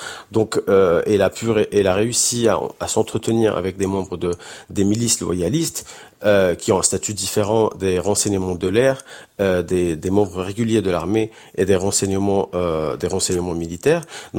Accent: Aleppo, Aleppo Governorate, Syria; moi, par exemple, je viens d'Alep.

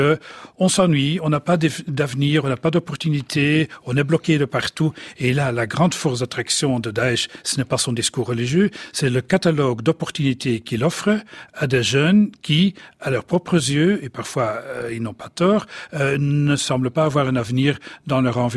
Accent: Belgium; chez nous en Belgique

